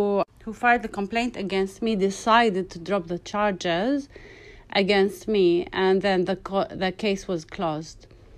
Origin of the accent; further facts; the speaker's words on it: Amman, Amman Governorate, Jordan; English is a second language; moved away as an adult; now in United States; I am Jordanian. I was born in Amman. I lived most of my life in Jordan, like studied in Jordan, and my family is in Jordan.